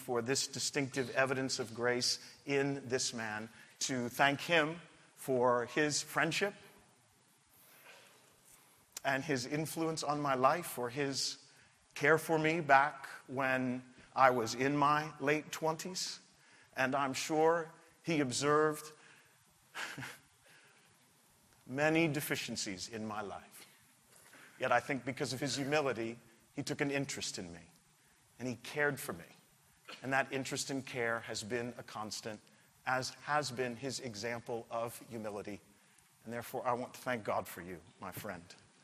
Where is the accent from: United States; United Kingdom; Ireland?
United Kingdom; England; As an Englishman, that's what I think he is saying to us.